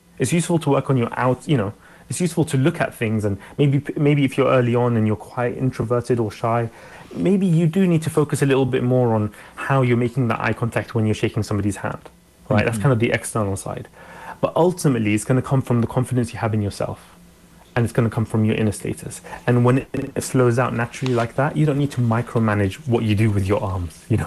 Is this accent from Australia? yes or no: yes; Australia; I was from Australia. I wanted to start the company in Australia.